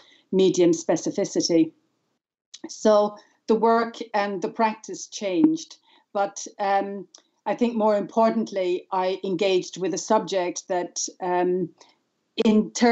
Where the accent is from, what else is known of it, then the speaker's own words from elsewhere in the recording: Ireland; also born or lived in London; now in United Kingdom; I'm also Irish, but unlike Rachel, I don't live in Ireland. I live North Yorkshire at the moment, but spent many years in London.